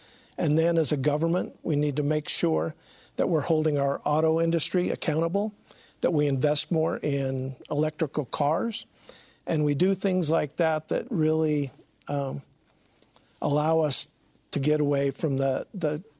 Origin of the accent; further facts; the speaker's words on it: Utah, United States; I grew up in Davis County, lived most of my married life in Weber County. I live in the Cache Valley now.